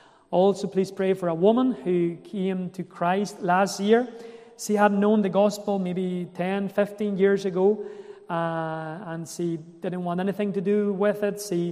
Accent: Elche, Valencian Community, Spain; also born or lived in Alicante; I was brought up in cities in Spain, Elche and Alicante.

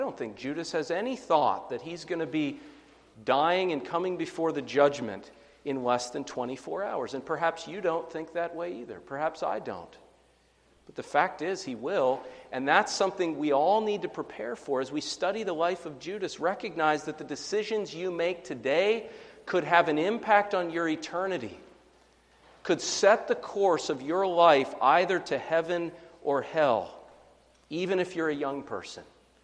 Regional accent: Pennsylvania, United States; When I was growing up in Pennsylvania, Joe Paterno, the football coach at Penn State, was almost like a god.

